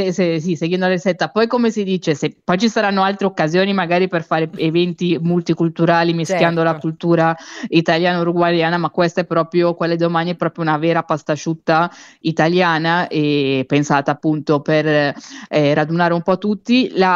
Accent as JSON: {"language": "Italian", "town": "Malnate", "region": "Lombardy", "country": "Italy", "said": "pure io sono di Varese, io sono di Malnate"}